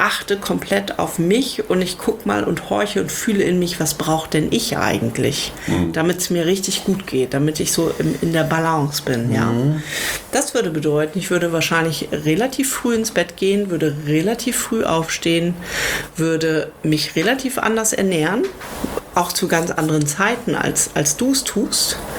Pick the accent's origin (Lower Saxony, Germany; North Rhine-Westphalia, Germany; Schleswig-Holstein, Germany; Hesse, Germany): Lower Saxony, Germany; Also ich bin ja in Niedersachsen zur Schule gegangen